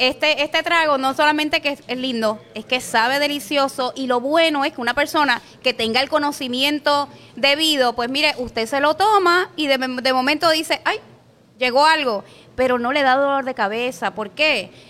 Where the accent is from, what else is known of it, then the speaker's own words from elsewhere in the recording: Puerto Rico; Yo soy caribeña, tú lo sabes. Yo soy boricua ahí, de clavo pasado caribeña.